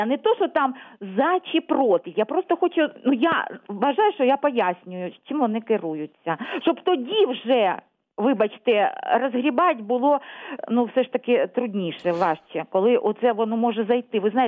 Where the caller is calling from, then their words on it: Luhansk Oblast, Ukraine; Луганщина.